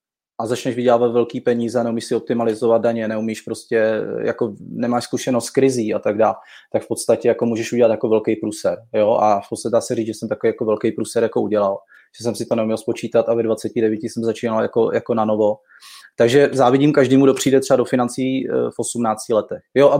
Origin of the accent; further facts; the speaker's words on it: Ostrava, Moravian-Silesian Region, Czechia; Navíc já jsem původem z Ostravy, takže tam, kde je z Ostravy, tak víš, že tam to je fakt jako divočina.